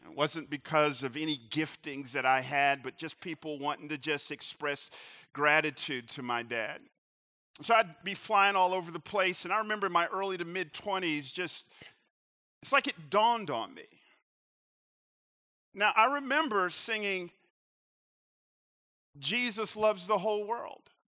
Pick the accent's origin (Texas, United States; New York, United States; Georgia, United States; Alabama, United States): Georgia, United States; Atlanta; I grew up right here in Atlanta. I grew up on the south side of Atlanta in a chocolate church, an all-black church.